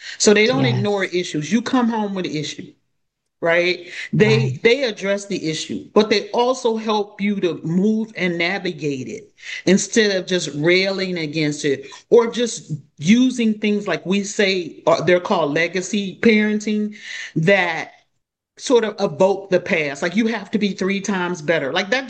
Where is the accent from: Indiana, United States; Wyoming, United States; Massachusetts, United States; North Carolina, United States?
Indiana, United States; Evansville; If when I say I'm from Evansville, Indiana, people say, "Oh, did you go to Thunder on the Ohio?"